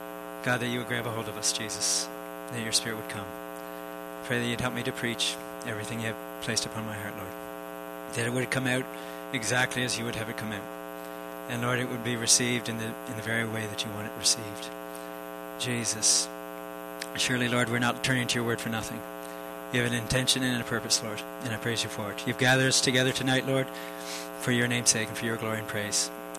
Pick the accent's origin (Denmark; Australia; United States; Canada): Canada; Margaree Valley, Nova Scotia; just in case you don't know. I'm from Margaree Valley. And Tracy and I and our family have been there for the last 12 years.